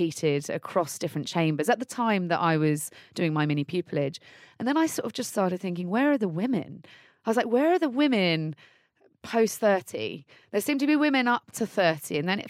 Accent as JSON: {"language": "English", "town": "Leighton Buzzard", "region": "East of England", "country": "United Kingdom", "tie": "born or raised there", "also_born_or_lived": "Amsterdam, Netherlands", "said": "So I was born in Amsterdam, Holland, and Netherlands. And we moved to Leighton Buzzard. It went to this great little state school called Linslade Lower School. Lived in a little cul-de-sac nearby the school."}